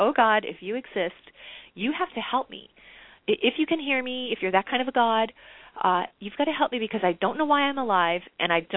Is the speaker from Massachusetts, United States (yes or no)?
yes; Belmont, Massachusetts, United States; My home state, Massachusetts. You know what we're like, right? So, you know, and it was good, though. It was really good. I went to public schools, and I gained a lot of really wonderful stuff. Our little town was Belmont, Massachusetts